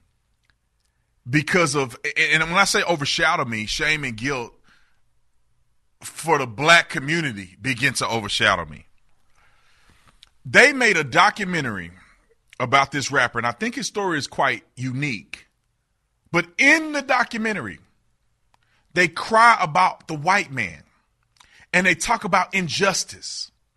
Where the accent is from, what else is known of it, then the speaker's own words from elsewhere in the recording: Fort Worth, Texas, United States; When I was growing up in Fort Worth, town center used to be all black mall.